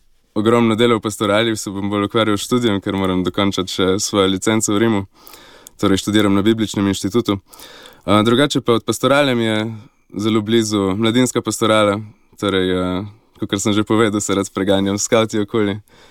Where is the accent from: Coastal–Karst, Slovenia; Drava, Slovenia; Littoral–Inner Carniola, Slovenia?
Littoral–Inner Carniola, Slovenia; Postojna; Rojen sem leta 92 v Postojni. V osnovno šolo sem hodil v Prestranek.